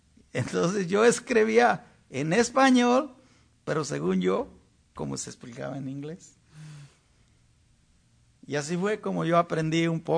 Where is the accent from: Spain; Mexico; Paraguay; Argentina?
Mexico; Hoy lo estoy haciendo porque siento un deber como mexicano, como bracero